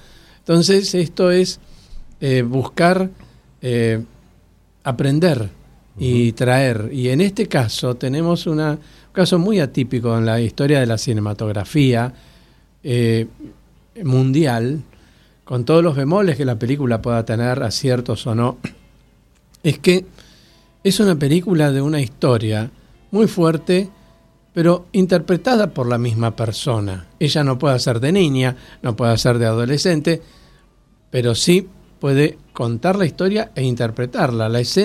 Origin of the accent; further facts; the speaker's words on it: Argentina; yo soy argentino, claro